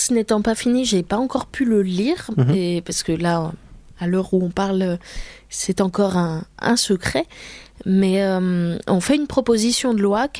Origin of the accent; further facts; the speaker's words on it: France; born there; Moi, par exemple, en tant que Français de naissance